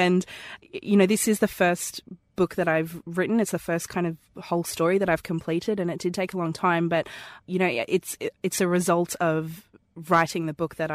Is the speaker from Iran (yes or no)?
no; Queensland, Australia